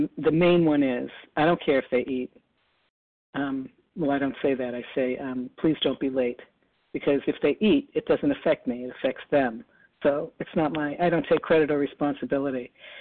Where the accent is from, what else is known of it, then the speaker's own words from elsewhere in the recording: Massachusetts, United States; Like, I'm from Massachusetts. It wasn't so hot down, you know, up here as it is down there.